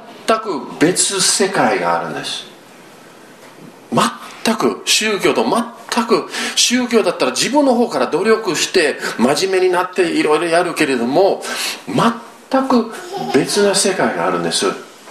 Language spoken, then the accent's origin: Japanese; Yokohama, Kanagawa, Japan; 私が12歳の時に、横浜育ちですので